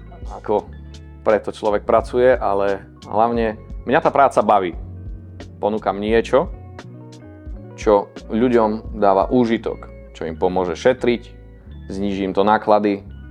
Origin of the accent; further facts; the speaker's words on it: eastern Slovakia, Slovakia; Aj keď som z východu, viem ponúkať elektrárne a služby na celom Slovensku.